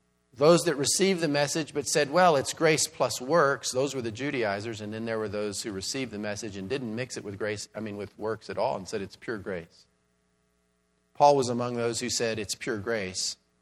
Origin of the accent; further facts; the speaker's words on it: Texas, United States; I'm from South Texas, and there's been a lot of rain in the last 6 months over there.